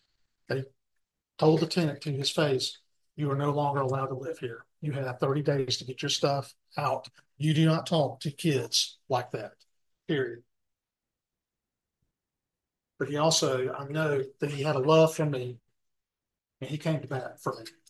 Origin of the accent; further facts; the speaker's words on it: Clemens, United States; Years ago, when I was a child, I was growing up in Clemens. My mom was a single parent.